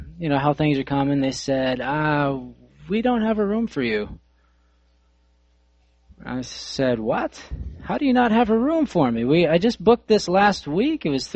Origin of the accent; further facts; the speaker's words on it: Haysville, Kansas, United States; We were coming up from Oklahoma yesterday on the turnpike, and I grew up in Hayesville, and we were getting close.